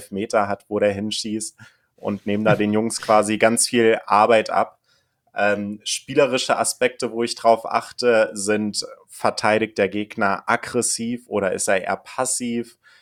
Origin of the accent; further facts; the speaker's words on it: Kassel, Hesse, Germany; Ich komme aus Kassel ursprünglich